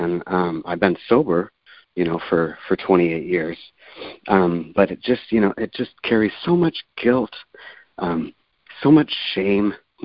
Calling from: Olympia, Washington, United States; I'm calling from Olympia, Washington.

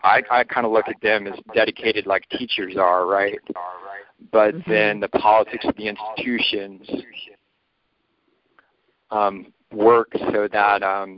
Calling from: Scotland, United Kingdom; I'm calling you from Scotland.

